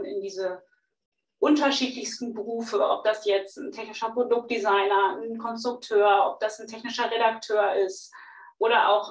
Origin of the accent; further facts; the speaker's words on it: North Rhine-Westphalia, Germany; Also ich komme selber aus dem Sauerland, wo es auch sehr ländlich und ein bisschen, ja, nicht ganz so großstadtmäßig vorangeht.